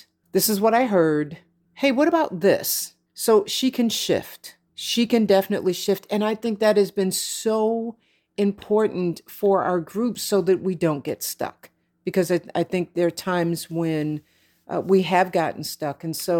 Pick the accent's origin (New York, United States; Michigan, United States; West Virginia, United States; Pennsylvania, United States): Pennsylvania, United States; because I'm from Franklin County. And so Gettysburg is in a different county and it's about 30 minutes away.